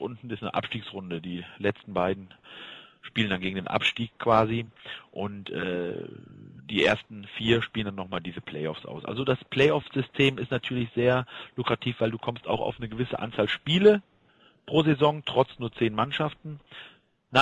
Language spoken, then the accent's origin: German; Gummersbach, North Rhine-Westphalia, Germany; Gummersbach ist meine Heimat.